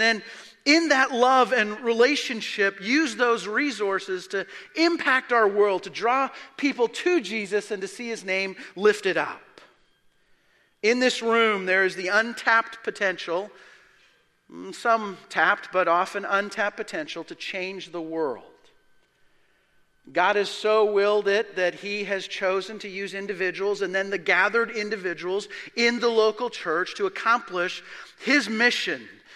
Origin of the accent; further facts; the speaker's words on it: Alberta, Canada; I'm from Alberta, so